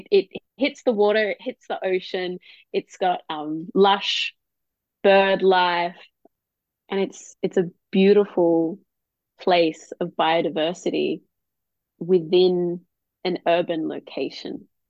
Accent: Darwin, Northern Territory, Australia; Most of my family lives in Darwin. I grew up in Darwin.

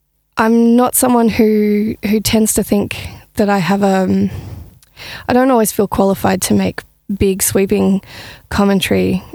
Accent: Melbourne, Victoria, Australia; now in Castlemaine, Australia; And of course, I grew up on Wurundjeri country in Melbourne. Aside from that, I have the intense joy and luck to have been brought up in an Anglo and Celtic community who pride themselves on their oral traditions.

